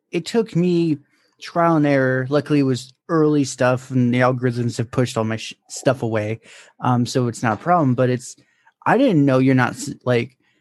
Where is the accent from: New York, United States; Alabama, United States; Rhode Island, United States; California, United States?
California, United States; California.